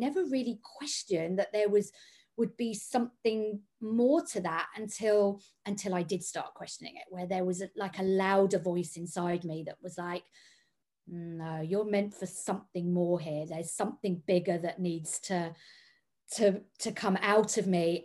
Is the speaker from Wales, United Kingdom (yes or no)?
no; London, United Kingdom; Although I grew up in London